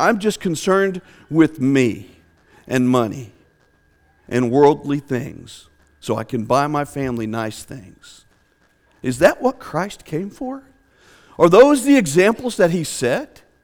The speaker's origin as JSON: {"language": "English", "town": "Shawnee", "region": "Oklahoma", "country": "United States", "said": "I'm from Shawnee, Oklahoma. I want to first of all give you guys an invitation to come. Anytime you happen to be driving through Shawnee, please give me a call."}